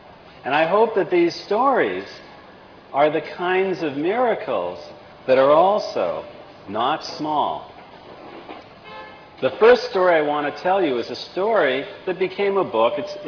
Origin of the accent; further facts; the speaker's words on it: Winnipeg, Manitoba, Canada; and I'm from Winnipeg.